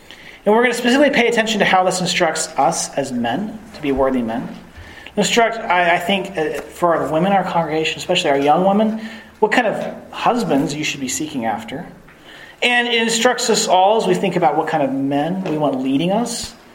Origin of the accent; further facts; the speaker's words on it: Nacogdoches, Texas, United States; And so I grew up in East Texas in a place called Nacogdoches, and we lived out in the county.